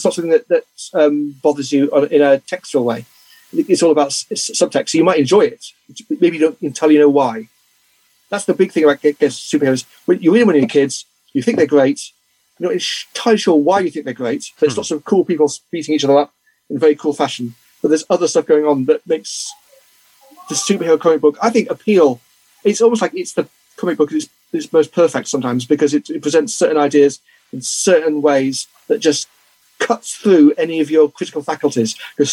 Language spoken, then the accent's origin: English; United Kingdom; I'm British.